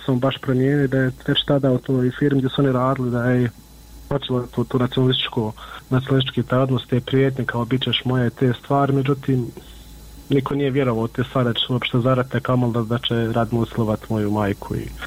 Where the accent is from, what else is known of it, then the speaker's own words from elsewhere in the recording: Miljevina, Republika Srpska, Bosnia & Herzegovina; mi smo svi gore iz Miljevine.